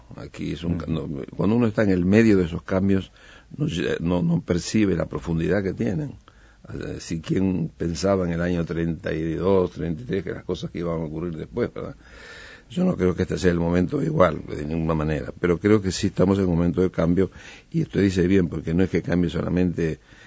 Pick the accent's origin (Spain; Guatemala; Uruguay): Uruguay; cuando estoy afuera yo me agrando cuando me digo que soy uruguayo